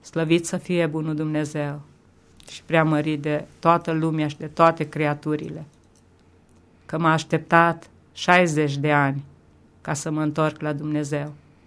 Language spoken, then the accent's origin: Romanian; Sighetu Marmației, Maramureș County, Romania; chiar și în orașul meu natal, în Sighetul Marmației